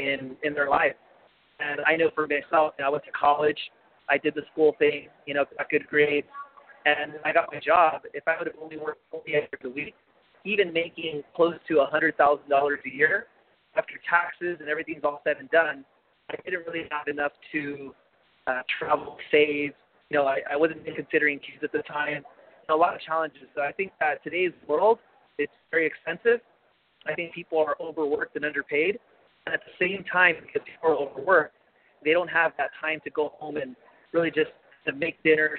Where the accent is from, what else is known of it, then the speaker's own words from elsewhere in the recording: Los Angeles, California, United States; I grew up in Highland Park. I don't know if a lot of the viewers know what it is, but it's a suburb in Los Angeles, close to downtown. It's not really like an upscale neighborhood.